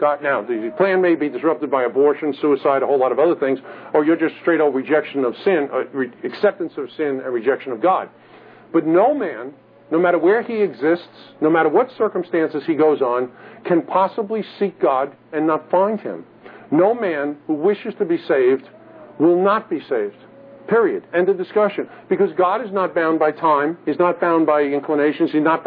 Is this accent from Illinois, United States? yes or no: no; Bronx, New York, United States; born there; I was born in the Bronx in New York City. No matter what I do for the rest of my life, I can never change where I was born.